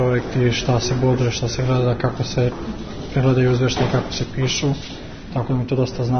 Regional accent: Obrenovac, Belgrade, Serbia; iz Obrenovca sam i studiram Akademiju umetnosti u Beogradu.

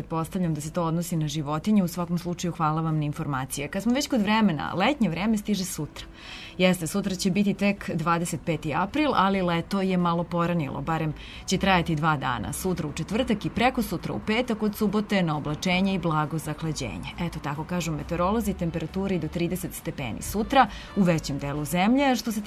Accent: Serbia; Evo trenutno sam na Tajlandu i pakleno je vruće. Toplije je od onog leta kako je kod nas u Srbiji

